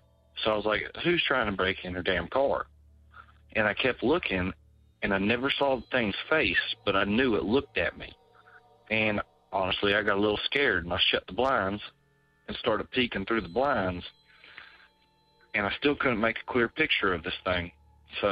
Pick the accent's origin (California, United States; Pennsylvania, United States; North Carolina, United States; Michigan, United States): North Carolina, United States; I'm from North Carolina.